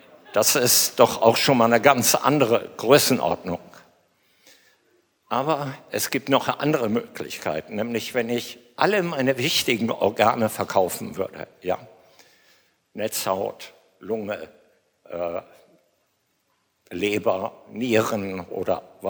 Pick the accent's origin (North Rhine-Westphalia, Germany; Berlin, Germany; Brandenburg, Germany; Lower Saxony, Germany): Lower Saxony, Germany; Verden; also born or lived in Hönisch; Ich bin in Hönisch geboren, in Verden zur Schule gegangen.